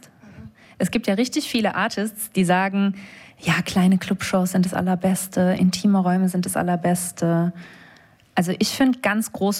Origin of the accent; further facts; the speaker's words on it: Berlin, Germany; born there; also born or lived in Darmstadt; now in Chemnitz, Germany; Ich bin ja in Berlin geboren, habe nach dem Abi dann auch wieder lange in Berlin gewohnt, habe aber nicht hier Abi gemacht.